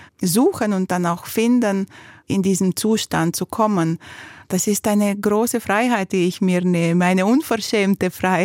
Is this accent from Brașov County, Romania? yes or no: no; Bucharest, Romania; Ich bin im Regierungsquartier aufgewachsen, vis-à-vis der Oper, weil mein Urgroßvater Bukarester Bürgermeister unter dem König gewesen ist